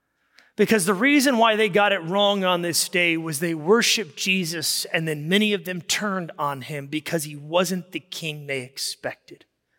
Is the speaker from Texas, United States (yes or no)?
yes; Texas, United States; Because we're from Texas, so we might mean different things.